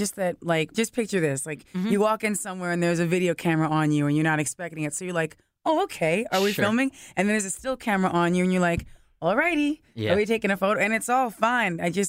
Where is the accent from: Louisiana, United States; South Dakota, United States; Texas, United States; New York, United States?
New York, United States; being born and raised in New York, that was like, of course, for the world, it was a tragic day.